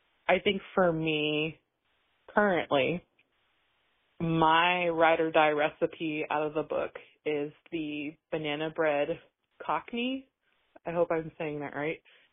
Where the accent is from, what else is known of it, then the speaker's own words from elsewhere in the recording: Kansas, United States; I am from Kansas